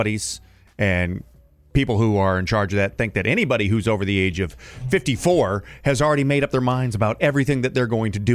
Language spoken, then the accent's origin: English; St. Louis, Missouri, United States; We, growing up, my neighborhood had, I mean, it was a lot of starter homes where I grew up in St. Louis.